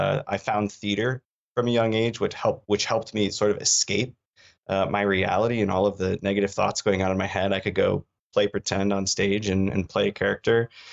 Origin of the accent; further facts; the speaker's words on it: Traverse City, Michigan, United States; So I grew up in Traverse City, Michigan. I grew up on the outside of Traverse City, Michigan. I was a 4-H kid.